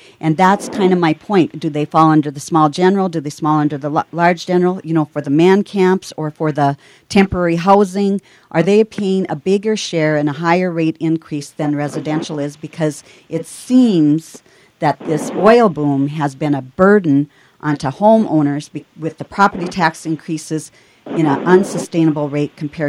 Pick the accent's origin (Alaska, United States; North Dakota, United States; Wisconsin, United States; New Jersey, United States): North Dakota, United States; Mandan; I'm from Mandan, North Dakota.